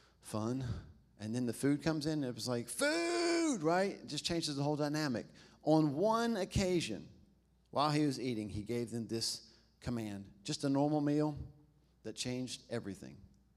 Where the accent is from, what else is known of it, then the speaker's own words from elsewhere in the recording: the South, United States; Y'all, we're from the South.